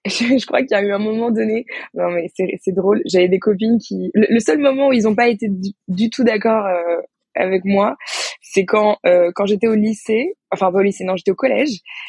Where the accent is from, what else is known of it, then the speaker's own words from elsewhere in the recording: Paris, Île-de-France, France; je suis née et j'ai grandi à Paris depuis toute petite. Je suis en région parisienne depuis que je suis toute petite.